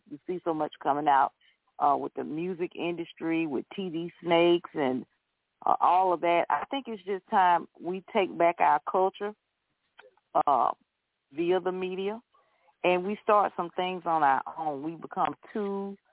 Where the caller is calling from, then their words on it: Georgia, United States; Yes, I'm calling from Georgia.